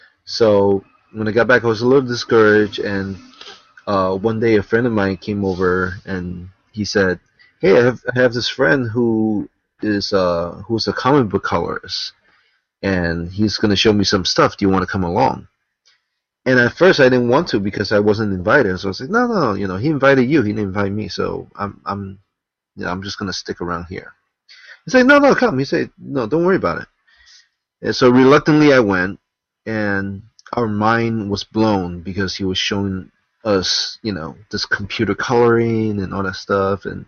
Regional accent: Hartford, Connecticut, United States; at the time we were all drawing comics in our, in our hometown. I was from Hartford, Connecticut.

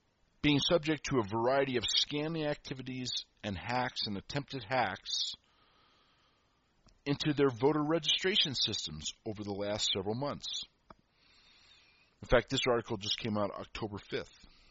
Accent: United States; I am an American. I am a citizen. My vote counts.

